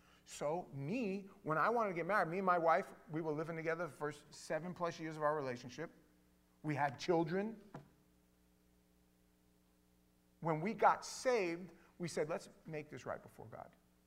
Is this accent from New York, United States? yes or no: yes; New York, United States; my mother and father, you know, they were Manhattanites. I grew up in East Village, basically, going to East Village every weekend.